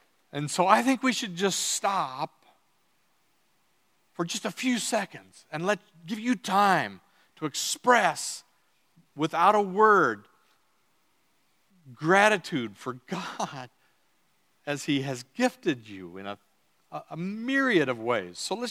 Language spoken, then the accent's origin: English; Iowa, United States; born there; also born or lived in Illinois / Wisconsin; now in Minnesota, United States; I've always lived in the Midwest. I was born in Iowa. I lived in Illinois for a long time, Wisconsin for 20 years, now Minnesota.